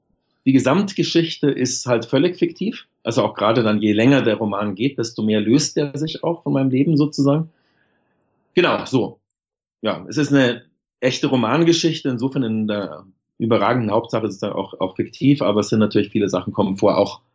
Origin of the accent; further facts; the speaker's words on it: Munich, Bavaria, Germany; now in Hamburg, Germany; Ich habe mich so als Münchner und bayerischer Lokalpatriot in Hamburg durchaus auch ein bisschen schwer getan und gefremdelt und so.